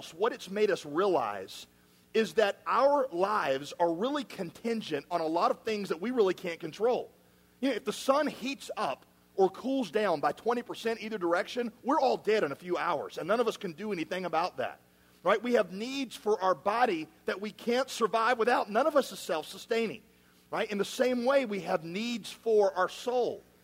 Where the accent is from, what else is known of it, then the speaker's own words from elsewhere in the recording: West Virginia, United States; I mean, I'm from West Virginia.